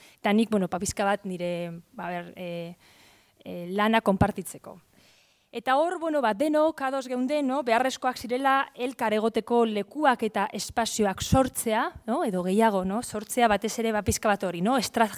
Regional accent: Basque Country, Spain; ni Bizkaitik nator

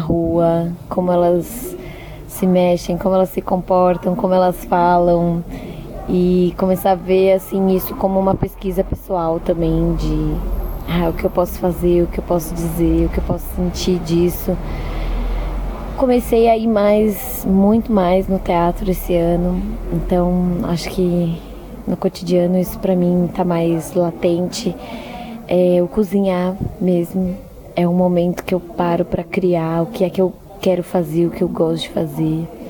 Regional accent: São Paulo, Brazil; now in Recife, Brazil; Eu trabalho aqui em Recife já há 4 anos. Na verdade, eu estou morando aqui há 4 anos. Sou de São Paulo. Lá eu fiz terapia ocupacional. E quis mudar pra cá, pra Recife, pra viver mais feliz, né?

